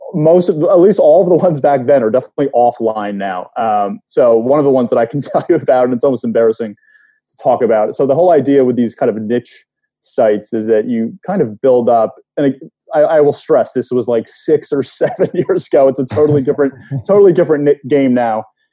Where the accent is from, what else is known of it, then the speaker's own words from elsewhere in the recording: Connecticut, United States; now in New York, United States; Yeah, I am originally from Connecticut. I grew up in Connecticut. I went to college in Rhode Island, and then I moved to New York, where I live right now with my wife and two young kids.